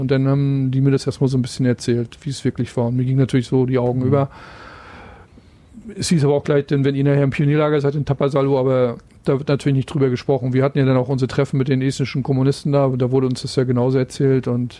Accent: Schwerin, Mecklenburg-Vorpommern, Germany; ich bin ja in der Fritz-Reuter-Schule zur Schule gegangen in Schwerin

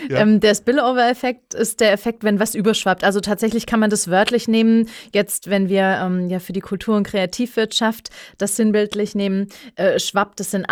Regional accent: Eppelheim, Baden-Württemberg, Germany; in Eppelheim.

